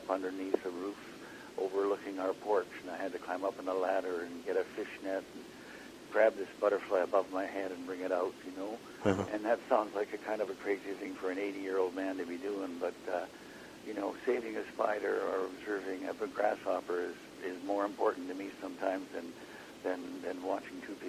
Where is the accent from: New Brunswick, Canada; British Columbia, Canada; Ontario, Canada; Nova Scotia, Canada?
British Columbia, Canada; Vernon; I grew up in the Okanagan Valley in a small town called Vernon, it was a tiny town. Used to have the biggest army camp in Canada during the Second World War.